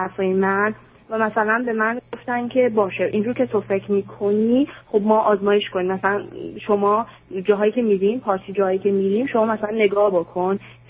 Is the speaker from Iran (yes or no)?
yes; Iran; moved away; خود من 3 سال و نیم 4 سال از ایران اومدم.